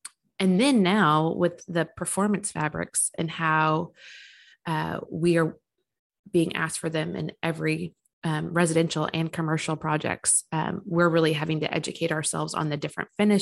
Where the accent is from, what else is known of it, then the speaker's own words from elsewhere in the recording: Fredericksburg, Texas, United States; moved away as an adult; now in New York, United States; Yeah. I'm a Texas girl. I'm from Fredericksburg and I went to UT, and I moved to New York after college